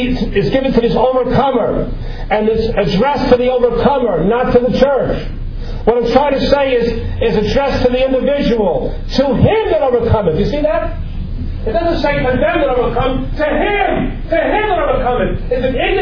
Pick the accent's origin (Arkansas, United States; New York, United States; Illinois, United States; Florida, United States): New York, United States; New York City; I was excited to read about my hometown. I grew up in New York City.